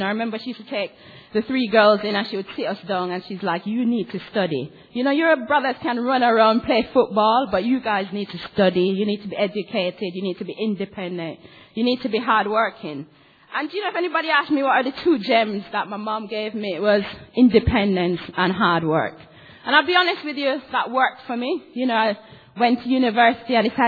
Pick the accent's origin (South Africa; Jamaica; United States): Jamaica; I'm Jamaican. You know, and I grew up in a family with six kids.